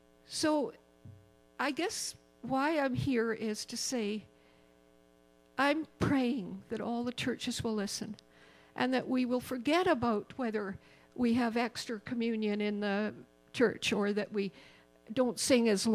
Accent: Saskatchewan, Canada; now in Alberta, Canada; I'm from Saskatchewan and I cheer for the Rough Riders, I'm here as an Albertan now.

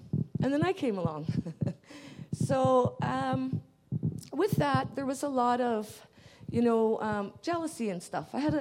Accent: Drayton Valley, Alberta, Canada; born there; I was born in 1964 in Drayton Valley, Alberta, which was an oil field town.

